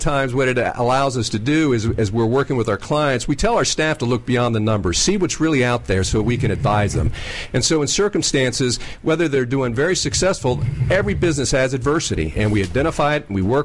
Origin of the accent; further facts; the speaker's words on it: Virginia, United States; I'm from Northern Virginia.